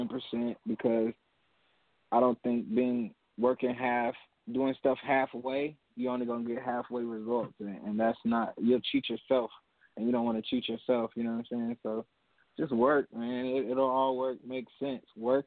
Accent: Los Angeles, California, United States; I'm not even from the Bay. I'm not from. I'm from LA. From Los Angeles.

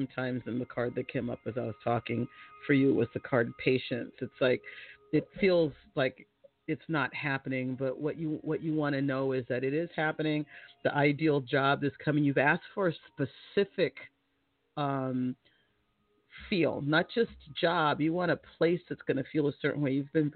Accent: California, United States; I'm from California, and we're always scared of Chicago because it feels like it's

